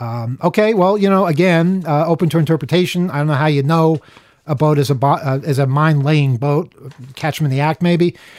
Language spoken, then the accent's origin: English; Long Island, New York, United States; I never even saw a deer when I was a kid, and I grew up on Long Island.